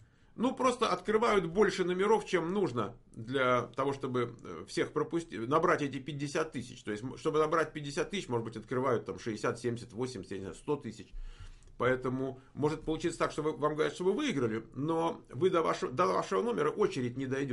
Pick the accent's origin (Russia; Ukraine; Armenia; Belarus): Belarus; Я из Белоруссии, тут есть идентификационный номер и номер паспорта.